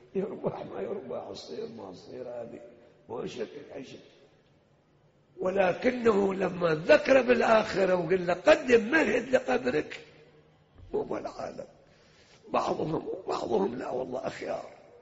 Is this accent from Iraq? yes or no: yes; Iraq; احنا عدنا في لهجتنا العراقيين